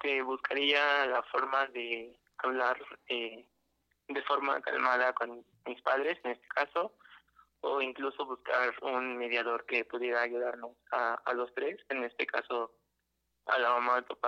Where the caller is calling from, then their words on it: Chalco, State of Mexico, Mexico; Hablo desde aquí de Chalco.